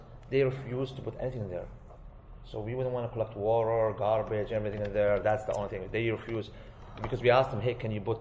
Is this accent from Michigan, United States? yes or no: no; New York, United States; We were like, because I'm from New York, and if you touch anything in your window...